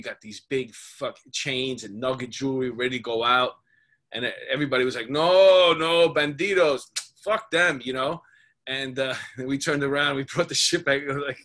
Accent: Astoria, New York, United States; I grew up in Astoria, so we got into a couple of fist fights over there

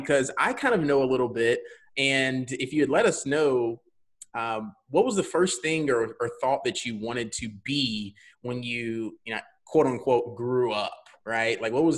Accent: Alabama, United States; Well, maybe not in my personal opinion because I'm from Alabama, but the great state of Louisiana, okay?

